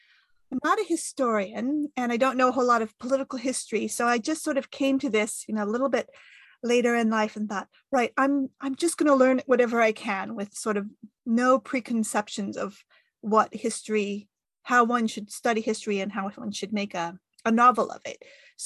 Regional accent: United States; accent: American; And then over the years in the States, it just happened, as you can tell from my accent, I'm American.

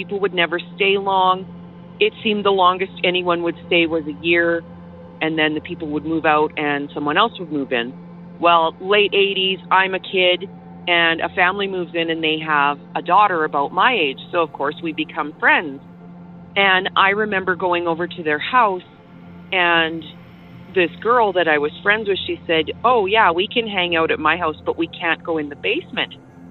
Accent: Bassano, Alberta, Canada; I have another one about my hometown that I grew up in of Bassano, Alberta.

